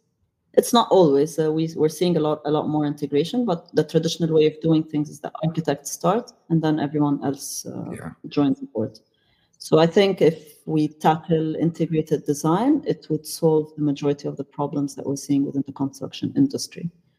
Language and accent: English; Egypt; English is a second language; I'm Egyptian, I come from Egypt